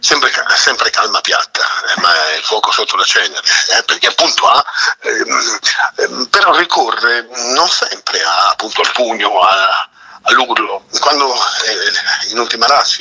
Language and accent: Italian; Emilia-Romagna, Italy; io sono emiliano, lui era romagnolo, siamo due popoli differenti, devo dire, però il dialetto è abbastanza comune